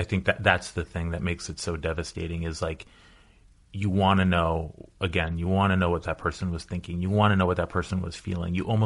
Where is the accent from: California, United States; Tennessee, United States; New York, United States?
California, United States; Los Angeles; Yeah, I'm a lifer. I grew up in the Pacific Palisades.